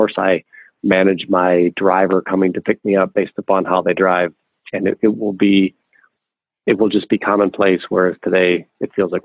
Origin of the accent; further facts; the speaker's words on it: Minnesota, United States; now in California, United States; I live in California, spend time here now, but I grew up in Minnesota.